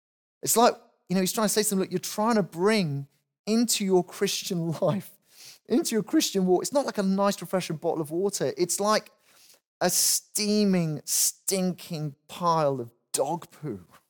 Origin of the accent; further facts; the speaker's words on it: Wales, United Kingdom; You know, I know I keep going on about being Welsh. I'm sorry about this.